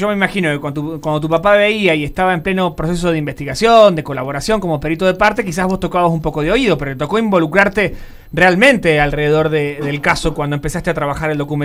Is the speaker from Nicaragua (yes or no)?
no; Rufino, Santa Fe, Argentina; pero bueno, yo soy de Rufino.